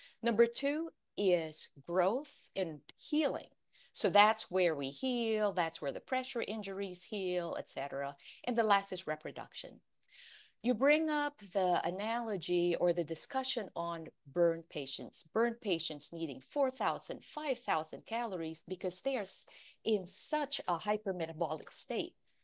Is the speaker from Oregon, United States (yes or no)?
no; Arizona, United States; I'm from Arizona. So we use this in a lot of our hospitals in Arizona.